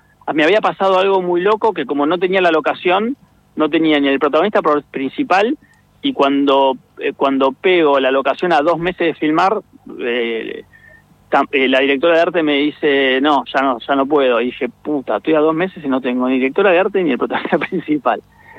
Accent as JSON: {"language": "Spanish", "country": "Argentina", "said": "Bueno, somos argentinos, ¿no?"}